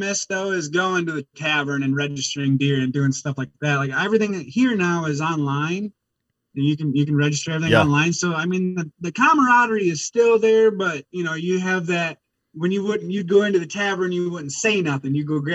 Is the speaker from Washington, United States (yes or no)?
no; Wisconsin, United States; Okay. Well, so I born and raised in Wisconsin